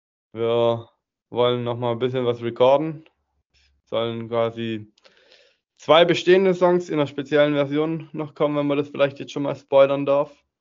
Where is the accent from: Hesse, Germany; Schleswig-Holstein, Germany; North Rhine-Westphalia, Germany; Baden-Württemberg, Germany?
Baden-Württemberg, Germany; Öhringen; Ich komme aus der Nähe von Heilbronn, also einem ganz kleinen Ort, der heißt Öhringen.